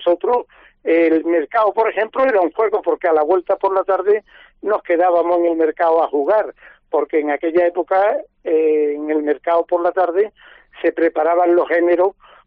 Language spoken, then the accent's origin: Spanish; Seville, Andalusia, Spain; born there; Nací en Triana, me estuve vinculado y la sigo viviendo y recordando mucho.